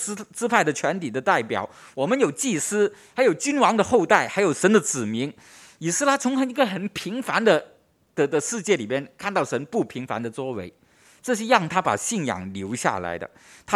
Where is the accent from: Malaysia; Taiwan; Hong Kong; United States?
Hong Kong; 现在我们香港人都面对这个很转变很大的城市，跟以前很不同